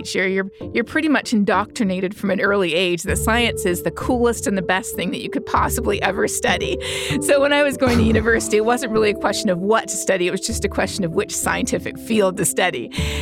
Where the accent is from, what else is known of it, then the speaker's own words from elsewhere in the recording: Canada; now in United States; Growing up in Canada, you know, we learned that the sky is blue, the grass is green, and climate is changing due to human activity.